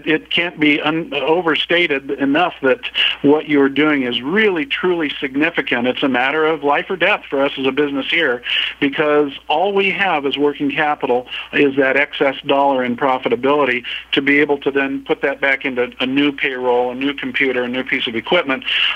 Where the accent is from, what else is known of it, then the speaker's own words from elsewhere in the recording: Tucson, Arizona, United States; born there; my sister, I was born in Tucson